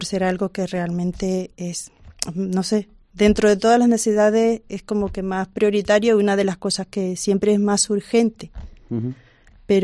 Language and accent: Spanish; Venezuela; es bastante difícil decirlo y, como podrás ver, siendo venezolana, pues, te llega más.